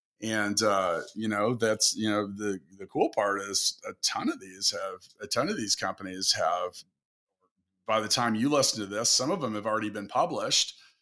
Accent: Kansas, United States; We are from Kansas. Let's not give ourselves too much credit.

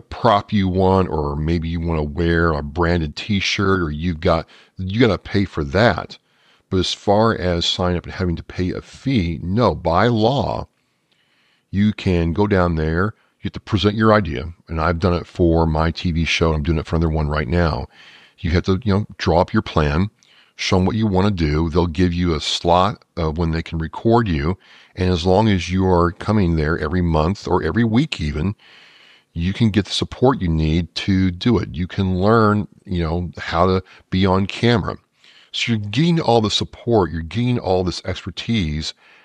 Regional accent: Midwest, United States; I wasn't from Louisiana at all. I grew up in the Midwest. So right. Yeah, I sounded different, acted different, the whole nine yards, right?

